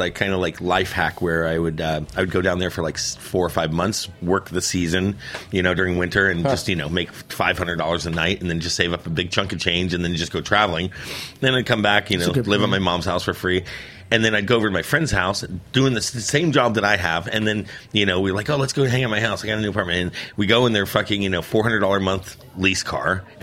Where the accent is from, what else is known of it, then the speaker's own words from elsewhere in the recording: Palm Beach Gardens, Florida, United States; also born or lived in Wichita, Kansas; I was born in Wichita, Kansas, and then I moved to South Florida when I was about 7.